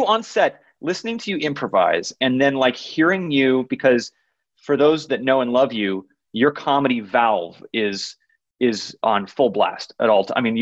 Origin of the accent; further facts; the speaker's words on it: Los Angeles, California, United States; So as a kid growing up, again, very lucky growing up in Los Angeles, they would take my brother and I out to see a lot of things.